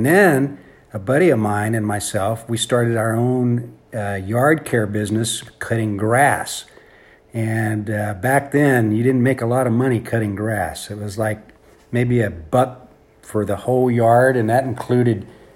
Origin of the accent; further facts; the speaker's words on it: San Antonio, Texas, United States; And then as growing up in San Antonio, I guess is the rest of my childhood memories